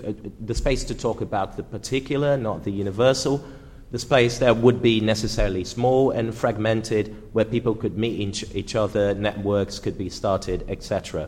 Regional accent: Porto Alegre, Rio Grande do Sul, Brazil; English is a second language; because I'm from Brazil. I used to live in Porto Alegre.

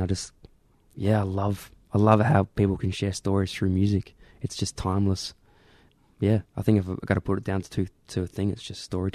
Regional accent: Australia; I'm from Australia and we have such an amazing culture.

